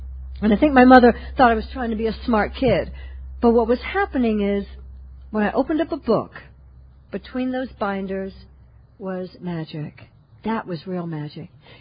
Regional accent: Atlanta, Georgia, United States; born there; So, in brief, I was born in Atlanta, Georgia. And as far back as I can remember, I was a kid who just hated who I was.

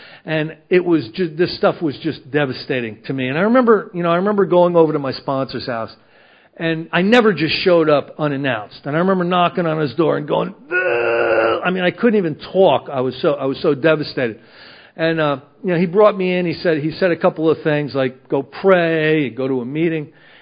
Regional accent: New Jersey, United States; I'm from New Jersey. We do more thinking before 9 o'clock in the morning, probably, than somebody in the ark.

